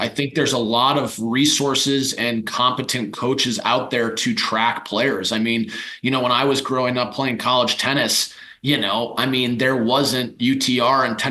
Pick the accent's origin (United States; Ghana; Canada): United States; Midwest; now in Denver, United States; I'm from the Midwest like you, you know, the Midwest weather, you don't see the sun from November to March.